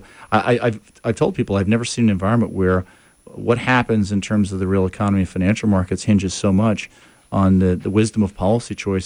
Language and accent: English; New York City, New York, United States; Born and raised in Queens, New York, so I'm a product of the city.